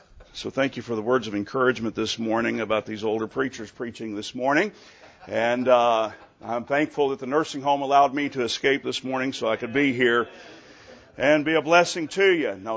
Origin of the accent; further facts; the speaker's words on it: Mid-South, United States; I was from the Mid-South and went to about 3,000 of them and got no meetings out of it.